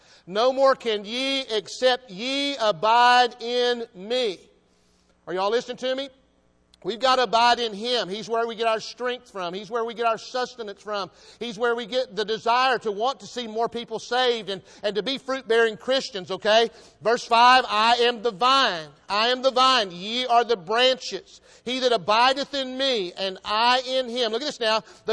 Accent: San Antonio, Texas, United States; born there; I was born in San Antonio, Texas at the Santa Rosa Hospital. And my wife was born in Harris Hospital, downtown Fort Worth. So we're Texans and we love y'all and we're honored to be here.

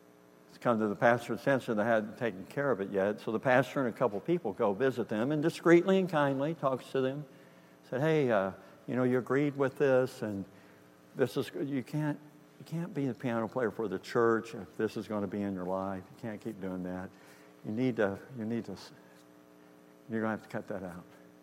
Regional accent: Kentucky, United States; also born or lived in Missouri; I was born in Missouri, but I mainly grew up in Kentucky. We moved there when I was three. And I only church I knew as a child is that one church in Kentucky.

